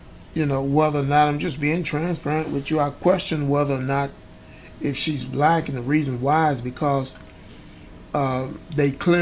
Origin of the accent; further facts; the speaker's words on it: United States; It's just like me again saying I'm American.